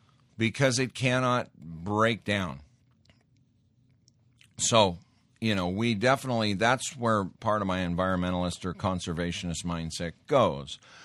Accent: Montana, United States; I grew up in Montana. I've seen poachers.

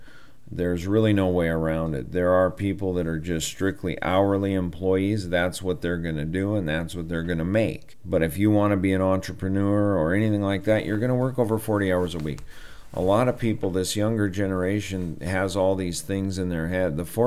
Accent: Montana, United States; Growing up in Montana, I got to buck hay bales and haul loads of this and build fence.

